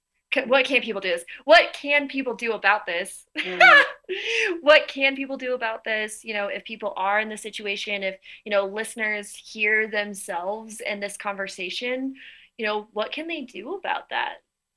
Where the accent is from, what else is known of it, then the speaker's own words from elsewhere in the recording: United States; we can broaden it out to other countries, but we are both American.